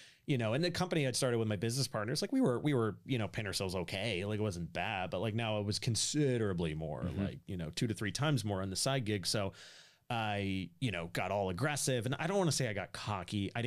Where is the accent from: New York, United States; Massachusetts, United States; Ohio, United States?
Massachusetts, United States; Boston; I'm originally from Boston. I went back up there.